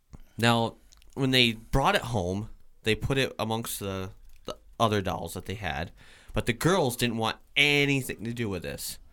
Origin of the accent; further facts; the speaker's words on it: Vermont, United States; Because I don't really know much about Vermont teddy bear, even though I'm from Vermont.